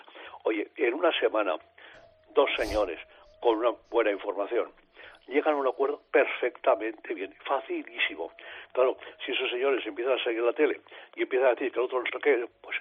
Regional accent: Zaragoza, Aragon, Spain; now in Catalonia, Spain; yo nací en Zaragoza, soy muy muy aragonés, mucho, pero llevo 60 años aquí y yo en Cataluña estoy de maravilla.

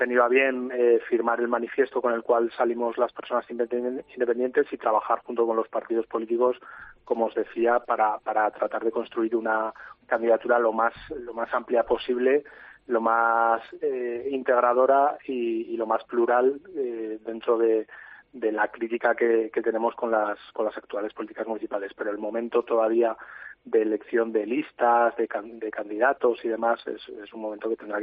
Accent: Tudela, Navarre, Spain; yo soy de Tudela, tengo aquí mi familia, quiero que mi familia viva aquí

